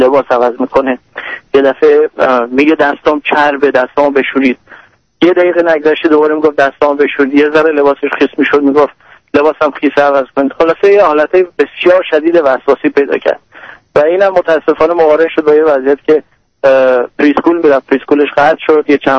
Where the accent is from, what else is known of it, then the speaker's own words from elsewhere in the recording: Iran; now in United States; به هر حال ما از ایران خارج شدیم، اومدیم آمریکا